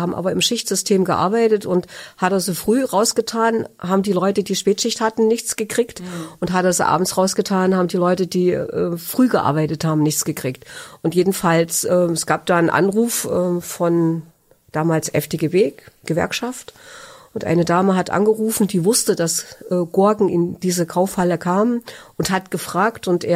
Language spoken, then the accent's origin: German; Germany; Ich bin ein Kind der DDR und bin in diesem Land groß geworden